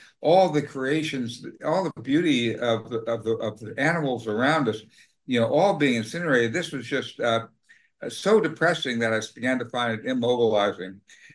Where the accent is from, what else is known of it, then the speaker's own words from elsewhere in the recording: Washington, District of Columbia, United States; When I was in growing up in Washington, D.C. and in high school, the Cuban Missile Crisis came along